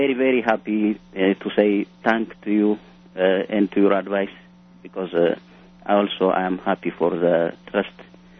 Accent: Ethiopia; English is a second language; now in United States; I'm from Ethiopia.

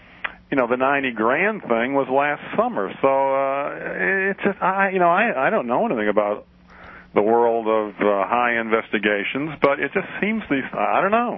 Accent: New Orleans, Louisiana, United States; dude, I come from New Orleans.

